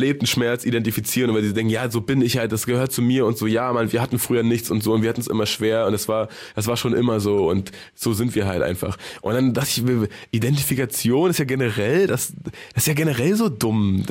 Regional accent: Germany; Wir als Deutsche, wie sind wir, Steiger? Wie ticken wir als Deutsche? Weißt du, bei der WM, da sind wir Deutschen

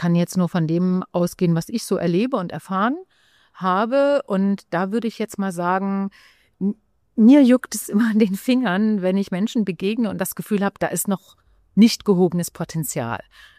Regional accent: East Germany, Germany; Ich bin in der DDR aufgewachsen

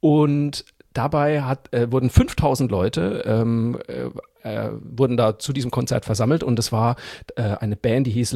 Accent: Bavaria, Germany; ich bin Franke

